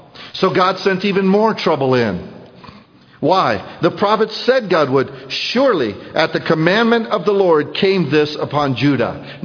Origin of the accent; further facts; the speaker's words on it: United States; We will not get away with it just because we're American.